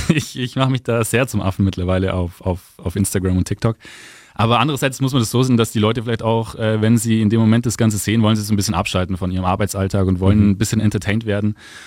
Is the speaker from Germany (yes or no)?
yes; Währingen, Germany; now in Neusses, Germany; Ja, Neusses und damals war es Währingen.